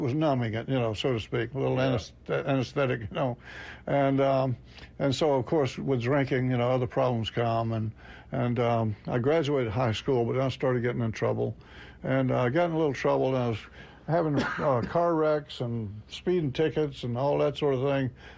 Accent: Panama City, Florida, United States; Panama City, Florida.

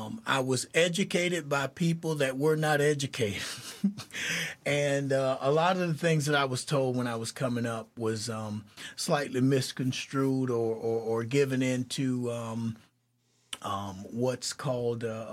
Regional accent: Fort Pierce, Florida, United States; But with my story, I was born and raised in the South.

